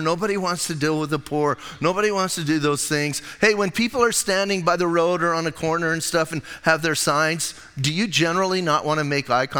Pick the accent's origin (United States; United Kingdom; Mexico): United States; Bisbee, Arizona; Remember, I'm from Bisbee, so I get a pass, right?